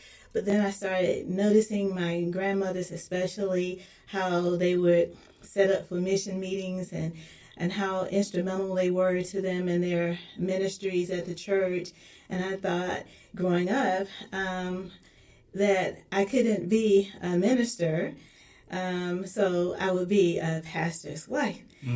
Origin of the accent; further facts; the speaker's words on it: Birmingham, Alabama, United States; born there; I was born in Birmingham, Alabama, and I'm a fourth-generation Baptist.